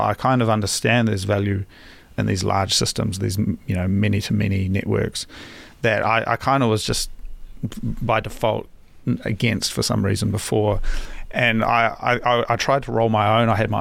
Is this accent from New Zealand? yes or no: yes; New Zealand; now in Japan; So I'm from New Zealand originally, and we don't have Amazon in New Zealand, and it's very much like kind of a pain to get stuff. Like, you know, it's certainly now that I live in Japan